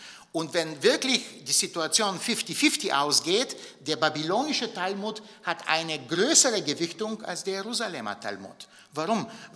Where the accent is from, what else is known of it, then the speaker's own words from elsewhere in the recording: Bulgaria; Ich bin hin und wieder in Bulgarien und da, in meiner Heimat